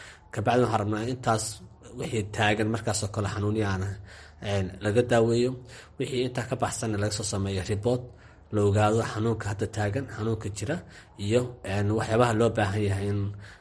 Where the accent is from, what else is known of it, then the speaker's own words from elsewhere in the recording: Beledweyne, Hiran, Somalia; waxaan ku dhashay Beledweyne, nolosheedii ma kusoo qaatay, waxaan kusoo bartay, inkastoo Hargeysa aan qayb aan ku lahaa